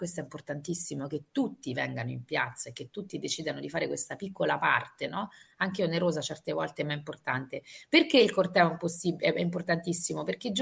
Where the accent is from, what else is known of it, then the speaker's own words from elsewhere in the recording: Rome, Lazio, Italy; E come romana vi sottolineo che sarà pazzesco